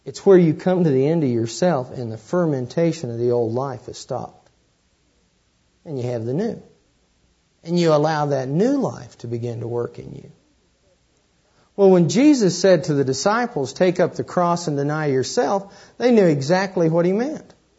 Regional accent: Kansas, United States; that's probably proof I'm from Kansas, to like wedding cake.

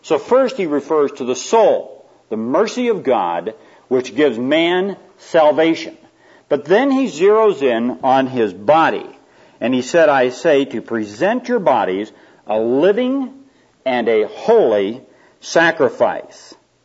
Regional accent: Spokane, Washington, United States; That's the local asylum outside my hometown of Spokane, Washington.

